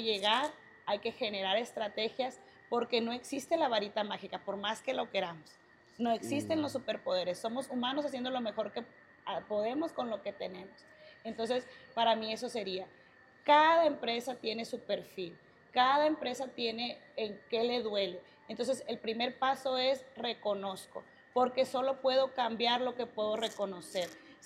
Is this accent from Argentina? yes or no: no; Sinaloa, Mexico; Mira, yo soy de Sinaloa